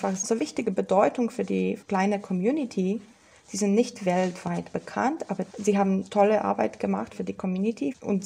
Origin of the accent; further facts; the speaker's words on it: Poland; German is a second language; Das war natürlich für mich als Polin super interessant zu gucken.